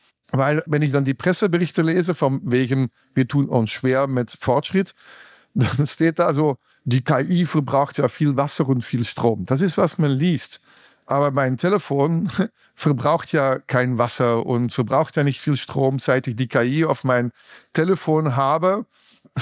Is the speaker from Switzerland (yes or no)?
no; Belgium; German is a second language; now in Germany; Und ich bin so erste Generation Migrant in Deutschland. Ich komme ursprünglich aus Belgien.